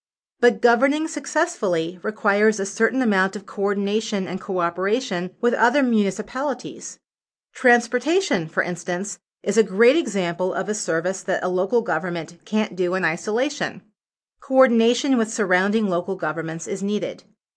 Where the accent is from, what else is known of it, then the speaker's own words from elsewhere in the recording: New Jersey, United States; There are 565 municipalities in my home state of New Jersey.